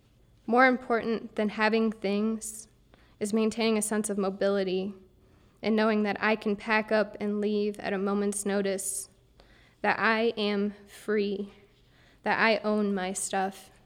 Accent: Midwest, United States; In my hometown, I was surrounded by relative comfort, found in the stuff and things of Midwestern mediocrity.

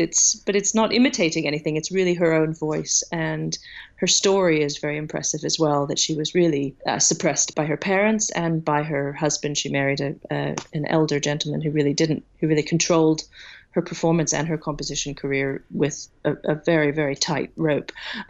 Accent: Santa Cruz, California, United States; I grew up in California and I grew up in Santa Cruz

